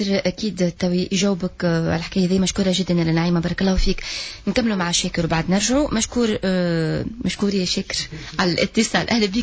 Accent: Tunisia; احنا تونسي

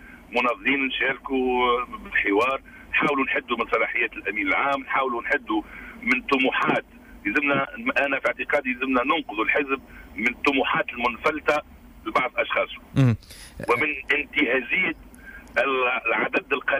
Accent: Tunisia; وأنا كشاب تونسي

